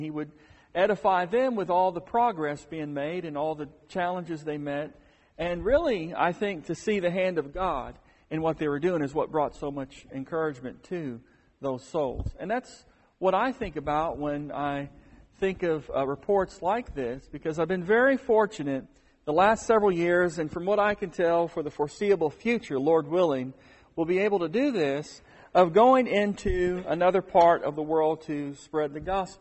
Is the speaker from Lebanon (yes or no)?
no; Texas, United States; Of course, she lives in Texas now, and I was raised in Texas.